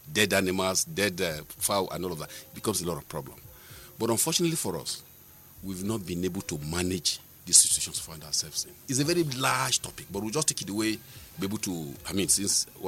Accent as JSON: {"language": "English", "town": "Sabon Gari", "country": "Nigeria", "tie": "born or raised there", "said": "when I grew up in Sabongari's area too, I was able to also notice all of these things."}